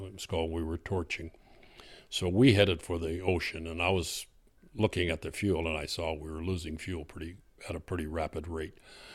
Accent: Reedley, California, United States; because Dick was from Dinuba and I was from Reedley High School, and he was from Dinuba High School, so they were arch enemies

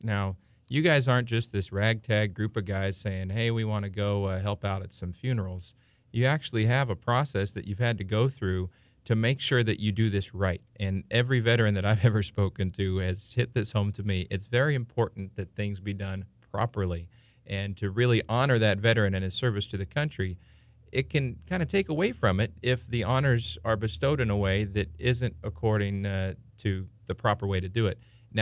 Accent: Los Banos, California, United States; My hometown of Los Banos.

